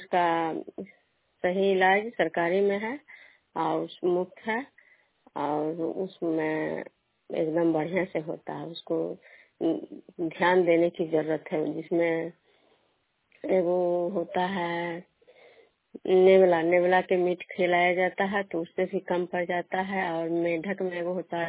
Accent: Vishnupur, Bihar, India; मैं विष्णुपुर ग्राम खजरा पंचायत नालंदा जिला नगर नौसा प्रखंड के निवासी हूँ

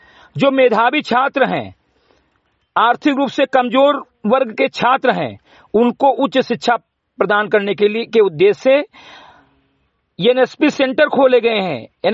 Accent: Uttar Pradesh, India; ग्राम सभा से मेरे कटे विकासखंड मैनपुरा जनपद बहराइच का मूल निवासी हूं

